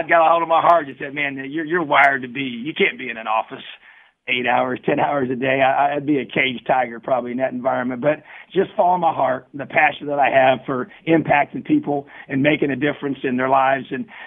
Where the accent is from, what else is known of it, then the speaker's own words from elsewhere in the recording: New Castle, Indiana, United States; I've been a high school coach in this state for 10 years and played my high school football here. My dad was my high school coach, and being from Newcastle, which has a lot of strong ties to Indiana University